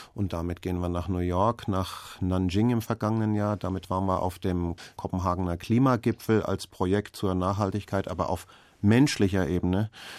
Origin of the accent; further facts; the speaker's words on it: Germany; da sind wir Deutsche sowieso schon relativ weit vorne dran im Tolerieren von Konflikten und Nein-Sagen